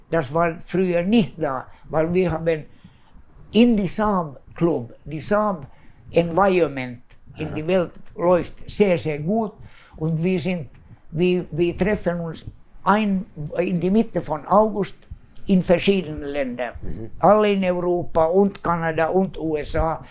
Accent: Sweden; first language Swedish; German is a second language; Schwedisch ist meine Muttersprache

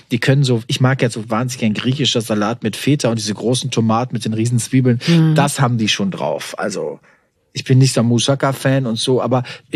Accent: Warendorf, North Rhine-Westphalia, Germany; wir sind ja Pferdekinder. Wir kommen aus Warendorf.

